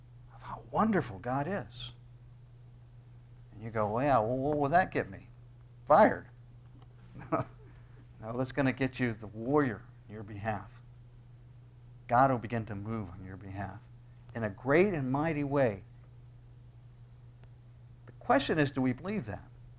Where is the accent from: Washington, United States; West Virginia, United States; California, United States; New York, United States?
West Virginia, United States; born there; also born or lived in Illinois; I mean, I was born in West Virginia. How did I get in Florida?